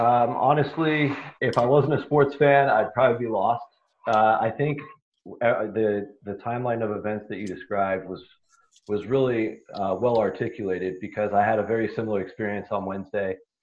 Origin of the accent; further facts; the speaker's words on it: Seattle, Washington, United States; the team I've always been closely affiliated with growing up in Seattle.